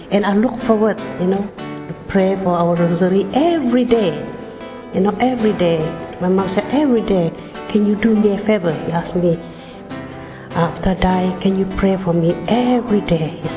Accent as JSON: {"language": "English", "country": "Malaysia", "said": "Originally, I've come from Malaysia."}